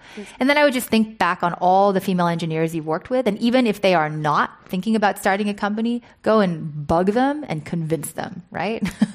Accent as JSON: {"language": "English", "country": "Hong Kong", "tie": "born or raised there", "said": "Yeah, so I grew up in Hong Kong"}